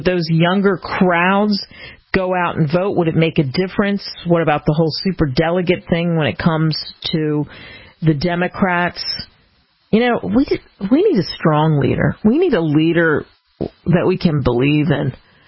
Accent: New Jersey, United States; There's a place where I grew up in New Jersey, South Jersey, Philadelphia area, and it's called Gaetano's

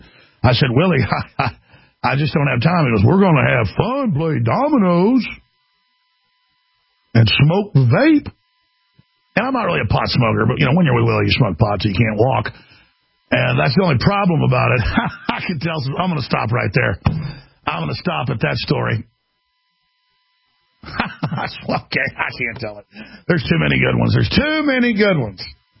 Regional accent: Dallas, Texas, United States; I grew up in Dallas, Texas, okay?

